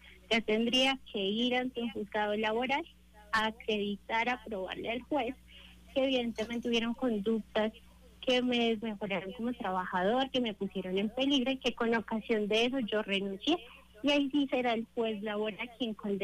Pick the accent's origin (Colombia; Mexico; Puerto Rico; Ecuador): Colombia; el llamado es a ser solidarios todos como sociedad, como colombianos